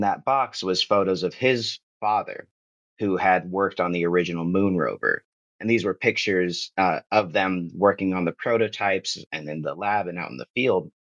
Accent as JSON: {"language": "English", "town": "Ventura", "region": "California", "country": "United States", "tie": "born or raised there", "said": "it took me back to this moment in 2017 when my hometown caught fire during the Thomas Fire. At the time, it was the largest in California history. It was over a year later, there was a bigger fire, and that's sort of the way of things now. But this happened in Ventura, California"}